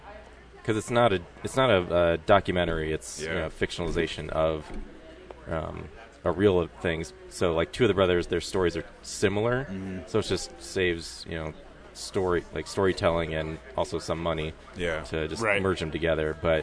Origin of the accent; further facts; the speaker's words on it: Denver, Colorado, United States; We're from Denver, and we do a movie podcast.